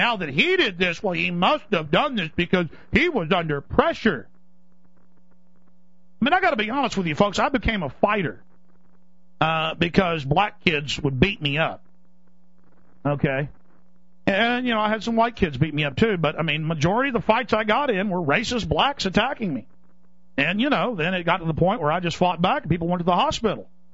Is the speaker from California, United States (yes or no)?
no; Dallas, Texas, United States; That was growing up in Dallas, Texas.